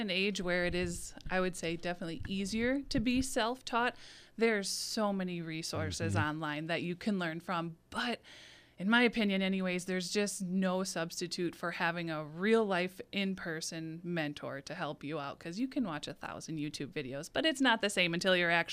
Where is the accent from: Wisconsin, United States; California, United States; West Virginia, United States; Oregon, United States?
Wisconsin, United States; Merrill; So I grew up in Merrill, so kind of right smack in the middle.